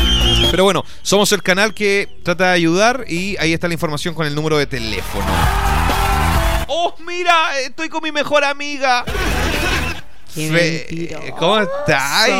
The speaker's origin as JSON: {"language": "Spanish", "town": "Temuco", "region": "Araucanía", "country": "Chile", "said": "Soy de Temuco."}